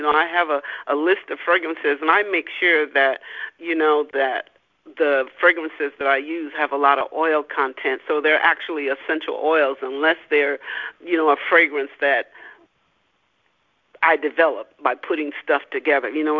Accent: Kansas, United States; also born or lived in Louisiana / New Mexico / California; now in Arizona, United States; I am a transplant of Arizona, but I was born in Louisiana, raised in Kansas, transplanted to New Mexico, then to California, then transplanted again back here in Arizona in 2013.

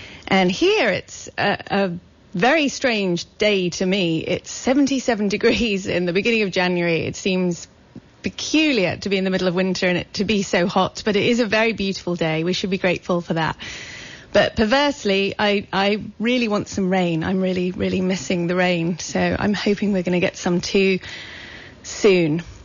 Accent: United Kingdom; now in Santa Cruz, United States; I am British and I've lived in Santa Cruz for over 10 years though, and I'm also an American citizen.

